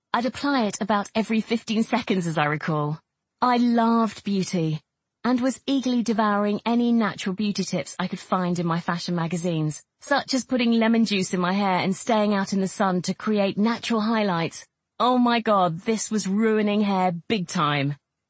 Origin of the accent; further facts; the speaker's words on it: Greece; Since I was a little girl, back in my hometown in Greece, I was interested in fashion.